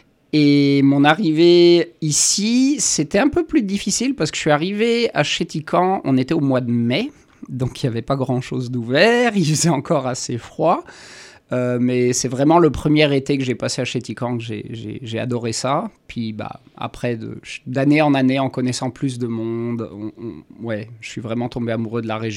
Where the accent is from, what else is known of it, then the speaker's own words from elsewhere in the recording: French Alps, France; born there; moved away as an adult; also born or lived in Switzerland; je suis originaire de France. Je suis né dans les Alpes françaises. Et j'ai habité en France et après j'ai habité en Suisse pendant 9 ans. C'est là que je suis parti faire mes études. Donc, je suis européen.